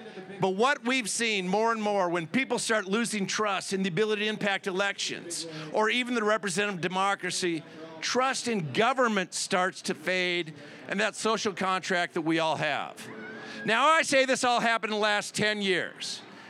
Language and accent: English; Montana, United States; And as Rachel said, I am from Montana